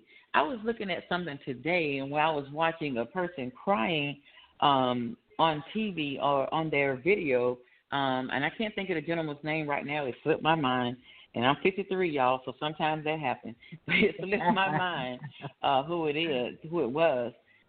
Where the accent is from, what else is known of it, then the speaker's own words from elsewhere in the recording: Atlanta, Georgia, United States; now in Valdosta, United States; I live in a good old town of Valdosta, Georgia. I'm originally from Atlanta, by way of DeKalb County, Decatur, Towers High School, and so that's where I started, that's where I got my roots. I'm a Grady baby.